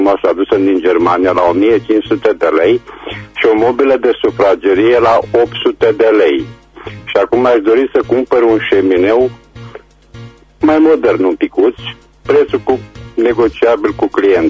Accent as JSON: {"language": "Romanian", "town": "Reșița", "region": "Caraș-Severin", "country": "Romania", "said": "tot sunt din Reșița"}